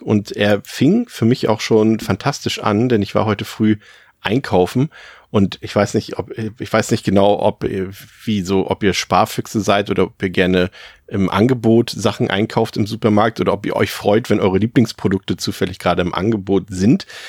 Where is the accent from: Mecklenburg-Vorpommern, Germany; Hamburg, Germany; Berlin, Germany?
Mecklenburg-Vorpommern, Germany; ich komme ja aus Mecklenburg-Vorpommern, aus einem Örtchen so mit 3.000, 4.000 Einwohnern.